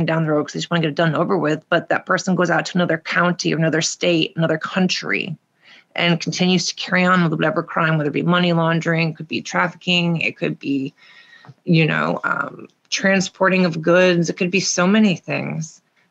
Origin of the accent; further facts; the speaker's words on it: United States; I love being an American, by the way.